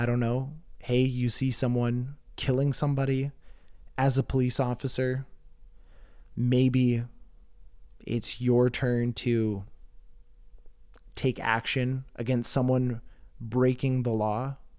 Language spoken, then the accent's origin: English; Canada; I'm Canadian. I'm not a Democrat or a Republican.